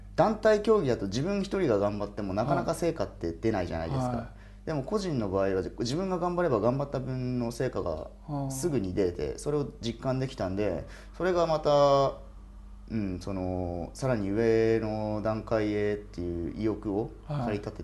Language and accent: Japanese; Yurihonjo, Akita, Japan; 僕は秋田県の由利本荘市出身で